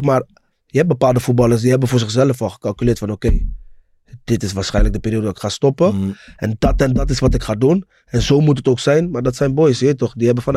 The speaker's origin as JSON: {"language": "Dutch", "town": "Rotterdam", "region": "South Holland", "country": "Netherlands", "said": "ik kom uit de Gelder, man. Ik kom uit Rotterdam-West, Mauritsstraat. Broer, ik woonde naast Pauluskerk."}